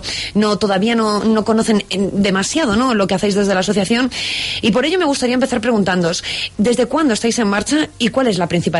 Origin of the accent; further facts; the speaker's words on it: Alicante, Valencian Community, Spain; No, si yo soy de Alicante, ¿sabes? También digo buen día. Lo que pasa es que aquí en Cuenca no me entienden demasiado.